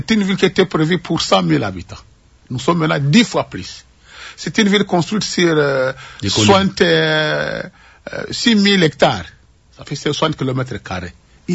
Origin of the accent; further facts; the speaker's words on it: Walungu, South Kivu, DR Congo; born there; je suis né à Walungu, c'est à 20-30 kilomètres de la ville de Bukavu. Je suis dans la ville de Bukavu depuis 45 ans, interrompu.